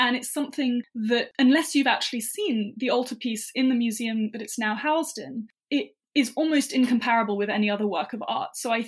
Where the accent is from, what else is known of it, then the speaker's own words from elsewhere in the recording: England, United Kingdom; Yeah, I'm English, so we use meters and centimeters, but yeah.